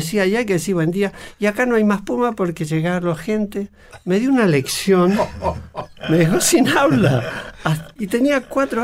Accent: Mendoza, Argentina; also born or lived in Switzerland; now in El Bolsón, Argentina; y concretamente mi familia aquí en Bolsón, yo vengo de Mendoza y Suiza

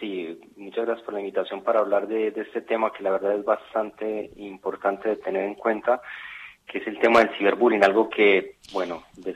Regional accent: Colombia; now in Argentina; colombiano, pero bueno, ya llevo bastante tiempo viviendo acá en Argentina

